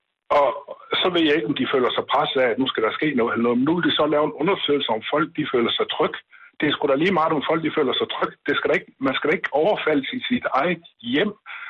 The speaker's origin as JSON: {"language": "Danish", "town": "Vejle", "region": "Region of Southern Denmark", "country": "Denmark", "said": "Jeg kommer fra Vejle."}